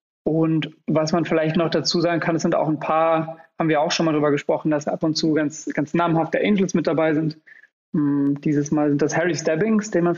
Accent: Vilnius, Vilnius County, Lithuania; German is a second language; Aus Litauen, Vilnius, genau.

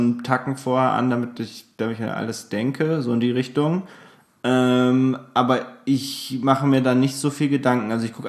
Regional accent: Aschaffenburg, Bavaria, Germany; weil ich lebe halt da nicht mehr vor Ort. Ja, ich kann nicht spontan freitagsabends um 18 Uhr sagen, als gehen wir um 20 Uhr weg in Aschaffenburg.

